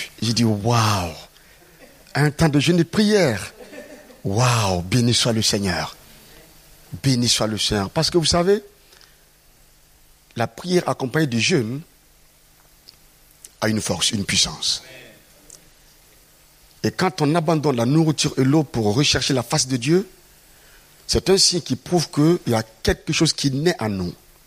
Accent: Burkina Faso; je suis originaire du Burkina Faso.

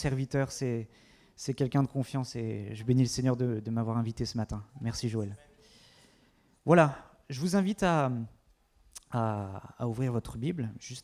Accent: Brittany, France; Avant, nous étions sur Angoulême, en Charente. Je ne sais pas s'il y en a qui savent où c'est. Et puis, de base, je suis de Bretagne.

